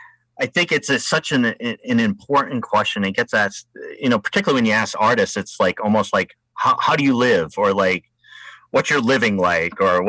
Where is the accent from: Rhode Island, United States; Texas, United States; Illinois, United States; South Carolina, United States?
Rhode Island, United States; now in Astoria, United States; And one of the pieces about Astoria, which really appeals to me and where I'm from Rhode Island.